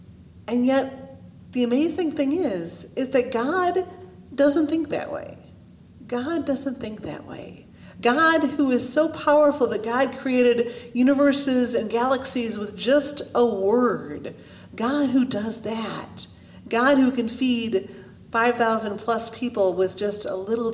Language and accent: English; Clyde, United States; My hometown of Clyde, when I lived there, was 5,000 people.